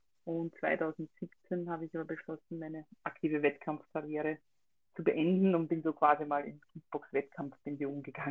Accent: Ostlieb, Burgenland, Austria; Ich komme aus Österreich, ganz genau aus dem Burgenland, aus Ostlieb, aus einem kleinen Dorf, sage ich mal.

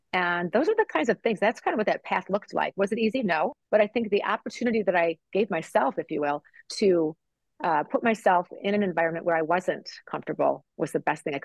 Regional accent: Ohio, United States; moved away as an adult; now in Boston, United States; So I decided from my home state of Ohio that I would move and apply to graduate school and ended up in Boston.

